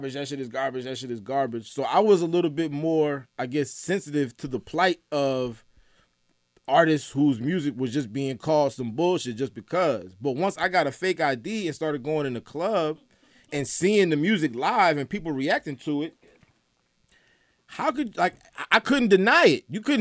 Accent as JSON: {"language": "English", "town": "Atlanta", "region": "Georgia", "country": "United States", "tie": "born or raised there", "also_born_or_lived": "St. Louis, Missouri", "said": "Because I was born in St. Louis. I grew up in Atlanta. I moved to Atlanta when I had just turned 13."}